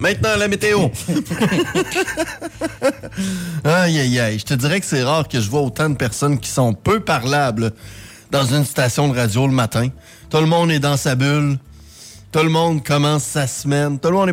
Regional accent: Quebec, Canada; on a embarqué en tant que Québécois, mais aussi en tant que Canadien

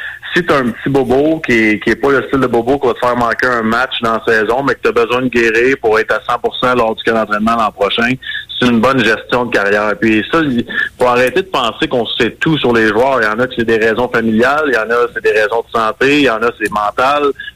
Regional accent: Repentigny, Quebec, Canada; Repentigny, mais ouais, j'étais pas mal le dernier sur le territoire.

